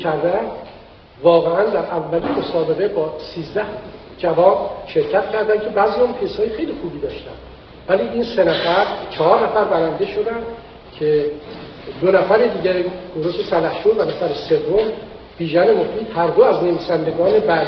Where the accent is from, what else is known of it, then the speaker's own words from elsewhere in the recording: Iran; moved away; همه تون و هموطنان عزیزم که دور از ایران هستیم دوست دارم،